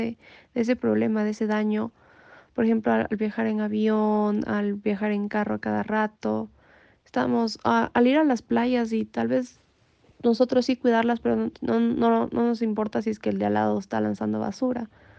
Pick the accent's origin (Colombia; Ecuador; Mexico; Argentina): Ecuador; soy de Ecuador